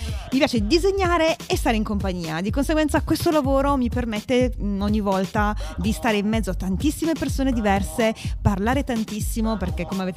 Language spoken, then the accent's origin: Italian; Manfredonia, Apulia, Italy; now in Milan, Italy; io vengo da Milano, originaria pugliese